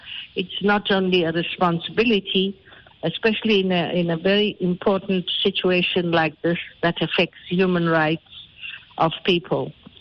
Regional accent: Durban, KwaZulu-Natal, South Africa; we grew up in Clarewood. Firstly, it was a mixed community. So it was not only all race groups, but all sections of the Indian community. So you were just neighbors.

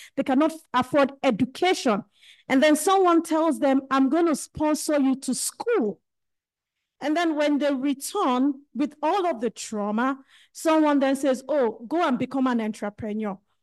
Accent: Nigeria; my home country, Nigeria

